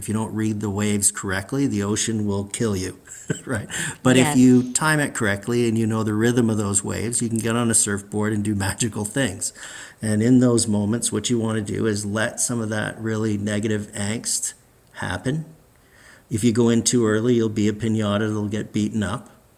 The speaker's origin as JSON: {"language": "English", "town": "Mississauga", "region": "Ontario", "country": "Canada", "said": "I'm from Hazel McCallion country, and nobody in Mississauga ever forgot Hazel McCallion's response to the 1979 train derailment."}